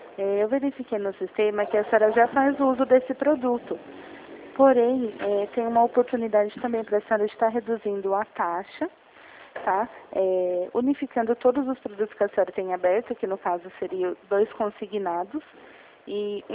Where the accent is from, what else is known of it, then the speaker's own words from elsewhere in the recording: Jundiaí, São Paulo, Brazil; eu sou aqui de Jundiaí.